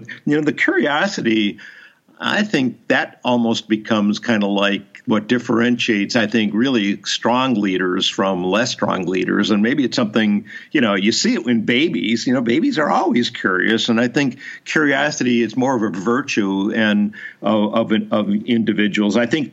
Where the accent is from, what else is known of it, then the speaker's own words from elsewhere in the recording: Chicago, Illinois, United States; I was raised in Chicago.